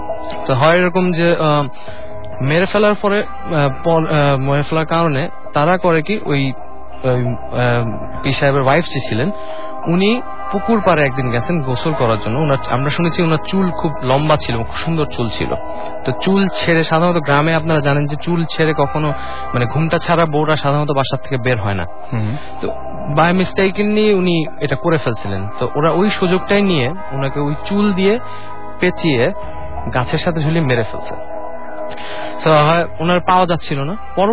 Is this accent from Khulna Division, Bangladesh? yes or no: no; Sylhet, Sylhet Division, Bangladesh; আমার family background হচ্ছে আমি সিলেটে, আমার হোম টাউন সিলেট। আমার family background থেকে আমি শাহ মোহাম্মদ গিয়াসউদ্দিন পীরের নাম যদি আপনারা শুনে থাকেন, ওখান থেকে আমার family starting, আমার মার বংশে।